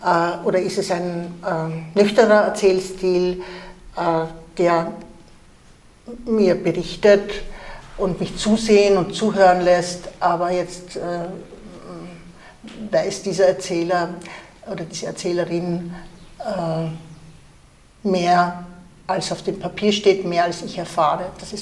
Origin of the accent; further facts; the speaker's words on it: Austria; German is a second language; also born or lived in Iraq; Ich bin im Irak geboren worden und bin als Kind schon nach Österreich gekommen. Ich habe meine erste Sprache mehr oder weniger verloren. Also ich habe nicht deutsche Muttersprache, habe aber immer nur auf Deutsch geschrieben.